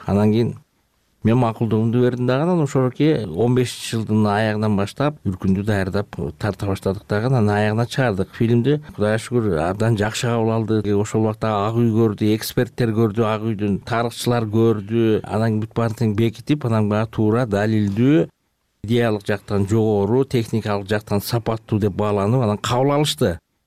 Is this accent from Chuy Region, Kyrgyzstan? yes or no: no; Kochkor, Naryn Region, Kyrgyzstan; Мага бул тема бала кезимден эле тааныш. Ошо Кочкор жеринде чоңоюп өстүм.